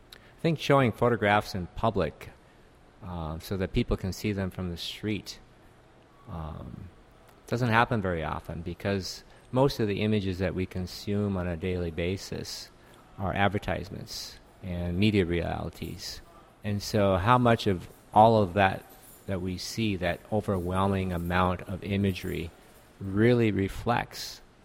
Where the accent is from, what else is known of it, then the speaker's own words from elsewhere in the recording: Minnesota, United States; It's important because I grew up, I'm native Minnesotan